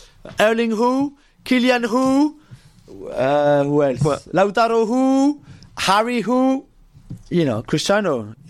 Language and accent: English; Paris, Île-de-France, France; Gab, the Olympics will be held in my hometown of Paris, of course, this summer.